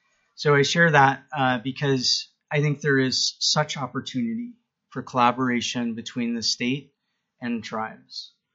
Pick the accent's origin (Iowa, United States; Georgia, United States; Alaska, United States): Alaska, United States; Fairbanks; also born or lived in Anchorage; I was born in Anchorage, grew up in Fairbanks, and my father's side of the family is from Kodiak. So I'm a tribal citizen at Woody Island. And I came home 10 years ago